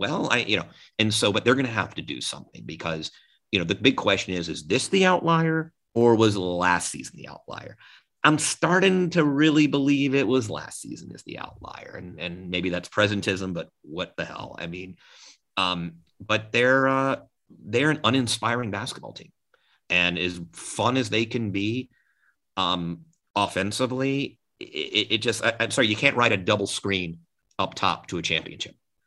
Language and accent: English; Atlanta, Georgia, United States; I have a little tough love because I'm from Atlanta and, you know, I grew up with this team